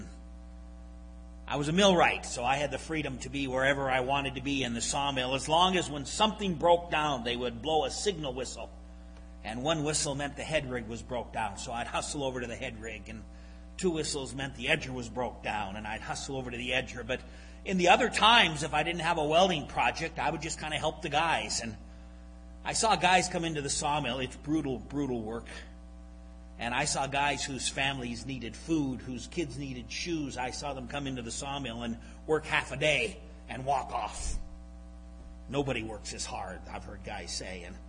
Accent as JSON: {"language": "English", "town": "Anaconda", "region": "Montana", "country": "United States", "tie": "born or raised there", "said": "I was raised in the Anaconda area. My earliest memories of life are of being in the bar with my dad."}